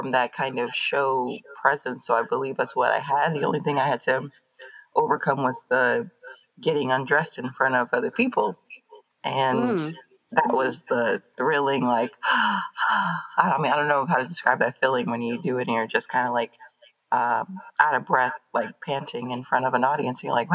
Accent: St. Louis, Missouri, United States; I'm from St. Louis, Missouri. So this whole kind of world wasn't something that I grew up around.

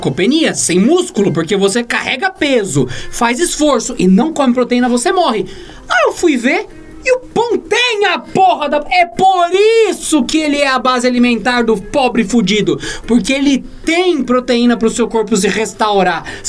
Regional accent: São Paulo, Brazil; Eu sou paulista, eu sou paulista.

